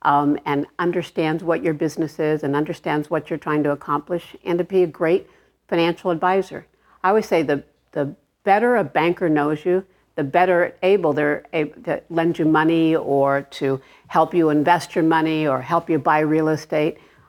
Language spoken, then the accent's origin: English; Arleta, California, United States; I grew up in Arleta, California. I was one of nine children, and my parents were both one of 10 children. So there were this whole big village that I lived in, this very poor area of Los Angeles.